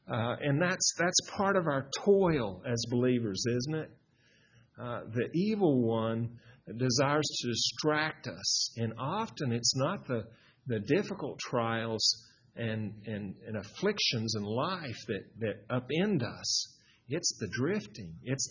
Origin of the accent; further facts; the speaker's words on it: Texas, United States; I remember when I grew up in West Texas, and does everybody know what a horny toad is?